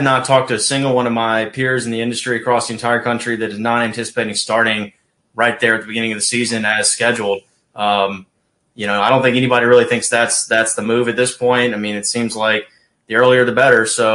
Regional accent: Danville, Virginia, United States; Danville, Virginia, right there on the Virginia-North Carolina border. That's my hometown.

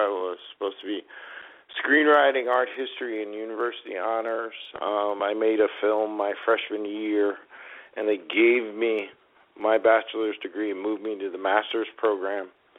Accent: New Jersey, United States; Because I'm from Jersey.

